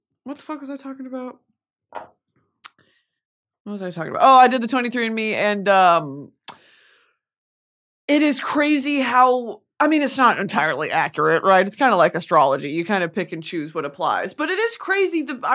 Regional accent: Texas, United States; Every single summer growing up in Texas, I was riddled with mosquito bites.

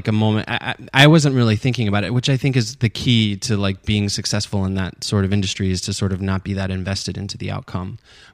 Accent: New York, United States; also born or lived in New Orleans; But I sort of identify as like the upstate New York thing is where I was like raised.

